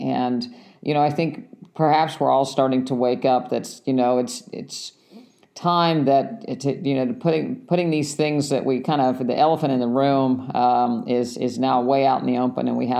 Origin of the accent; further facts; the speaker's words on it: Morgantown, West Virginia, United States; I grew up in Morgantown, West Virginia, which was a university town.